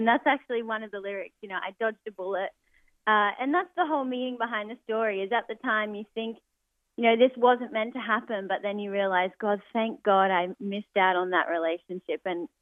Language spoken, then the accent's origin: English; Australia; accent: Australian; My Aussie accent probably doesn't live up to the standards of it.